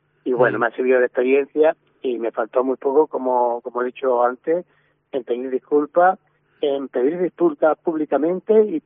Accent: Cádiz, Andalusia, Spain; Yo nací en Cádiz, soy de Cádiz, yo me crié en Cádiz. Yo estuve yendo en toda mi vida desde los 10, 12 años hasta los 18 años al mercado central, a la fruta.

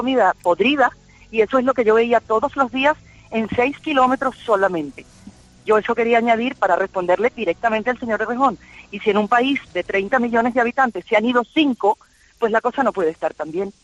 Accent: Venezuela; now in Spain; yo soy venezolana, yo nací en Venezuela, tengo 48 años y tengo 2 meses aquí en España, estoy en Canarias.

